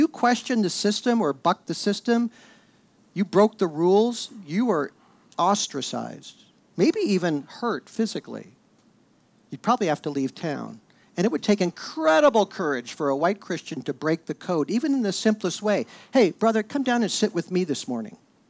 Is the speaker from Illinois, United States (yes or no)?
no; Indiana, United States; I grew up in Indiana, but my mom had a rather large Confederate flag on the wall of our Indiana home, which was rare because Indiana was actually a northern state.